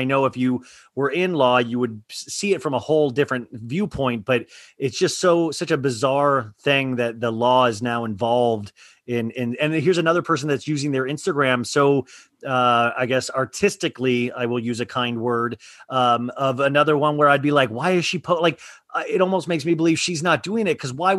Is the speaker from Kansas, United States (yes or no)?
yes; Kansas, United States; I grew up in Kansas, middle class.